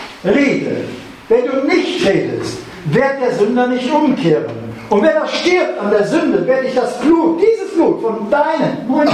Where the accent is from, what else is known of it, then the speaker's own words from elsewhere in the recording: Rhineland, Germany; Das war jetzt rheinländisch, ja? Ich bin ein Rheinländer, müsst ihr wissen.